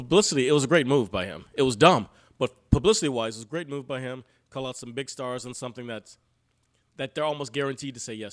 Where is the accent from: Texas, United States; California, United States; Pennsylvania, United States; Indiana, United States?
Texas, United States; I'm from Texas. We play football. We play baseball.